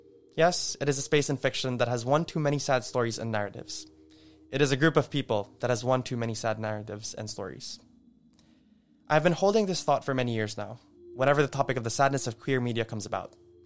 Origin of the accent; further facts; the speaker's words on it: Manila, Metro Manila, Philippines; now in Amsterdam, Netherlands; As someone who grew up in Manila, moved to Bangkok, and now living in Amsterdam as a queer individual